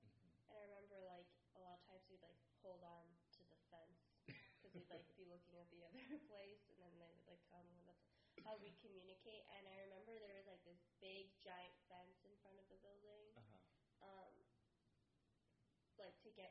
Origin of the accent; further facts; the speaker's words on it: Princeton, New Jersey, United States; I'm from Princeton, and I've lived here all my life.